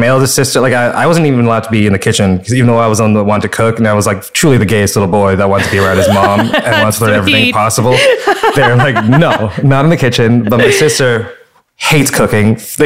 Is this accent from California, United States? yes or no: yes; Fresno, California, United States; And I also grew up in Fresno, California